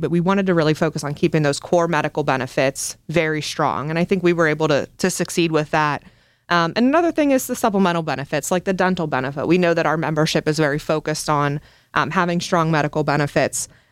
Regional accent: Pittsburgh, Pennsylvania, United States; born and raised in Pittsburgh, just as you are, Sean. Have lived here my entire life

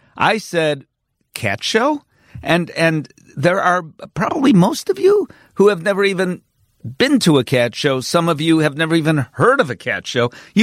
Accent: Chicago, Illinois, United States; So, and hey, I'm a Chicagoan.

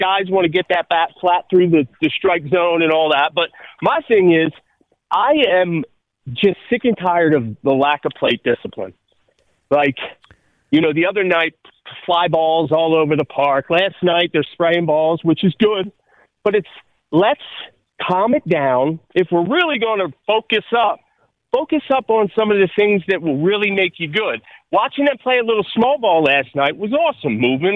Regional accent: Glenolden, Pennsylvania, United States; I'm from Delco. Born and raised in Glen Olden. Used to walk to the McDade Mall. Neighborhood where everybody growing up got a nickname.

